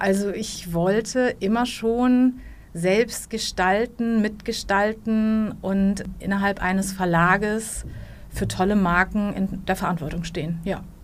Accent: North Rhine-Westphalia, Germany; born there; now in Hamburg, Germany; 40 Jahre alt, gebürtige Ostwestfälin, lebe aber seit 20 Jahren in Hamburg.

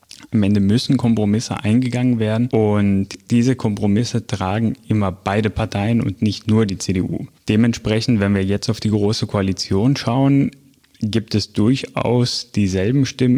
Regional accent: Greece; aus meiner Heimat in Griechenland

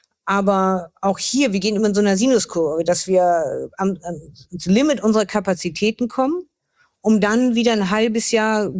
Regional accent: Oldenburg, Lower Saxony, Germany; Ich komme aus Oldenburg, in der Region Nordwesten

